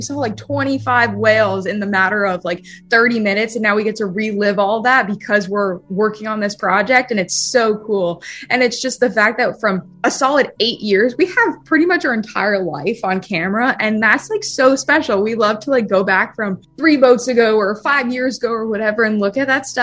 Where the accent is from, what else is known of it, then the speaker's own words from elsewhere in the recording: Jupiter, Florida, United States; And that's like the lighthouse in my hometown